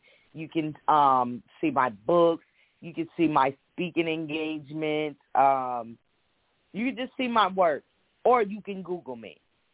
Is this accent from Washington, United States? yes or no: no; Rochester, New York, United States; a shout out to my hometown, Rochester, New York. That's who made me. And I will never forget where I come from.